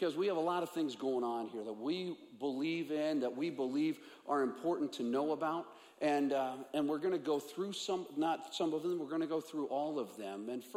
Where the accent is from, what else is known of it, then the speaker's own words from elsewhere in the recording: Kansas City, Missouri, United States; Growing up in the Midwest, in Kansas City, we'd have block parties.